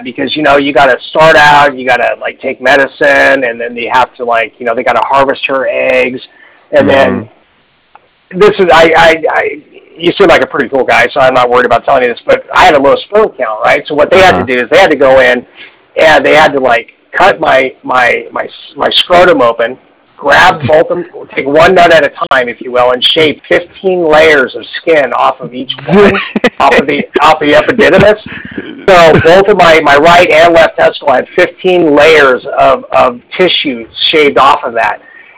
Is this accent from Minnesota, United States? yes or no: no; San Diego, California, United States; we live here in California. I'm born and raised in San Diego.